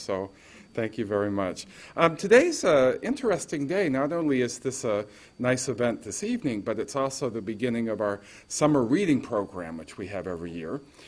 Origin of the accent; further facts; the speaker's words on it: New Hampshire, United States; moved away; I grew up in New Hampshire, and I haven't been back in 30 years